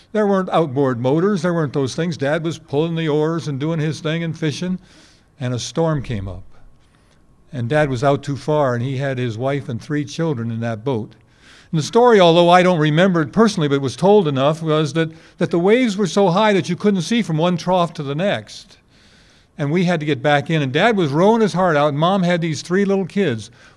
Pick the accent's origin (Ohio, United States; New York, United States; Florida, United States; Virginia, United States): New York, United States; I was born in Ithaca and lived in a little town near there.